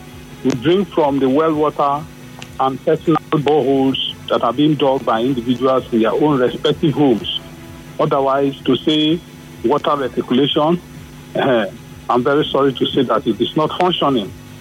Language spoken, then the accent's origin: English; Nembe, Bayelsa, Nigeria; I am from Asaito local government area. The headquarters, to be precise, that's Bugma City.